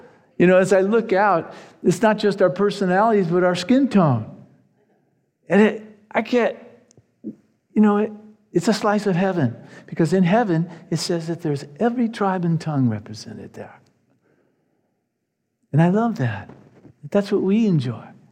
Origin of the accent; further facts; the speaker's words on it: Pacific Palisades, California, United States; I remember when I was a young man, maybe around 10 years old. I grew up in Pacific Palisades.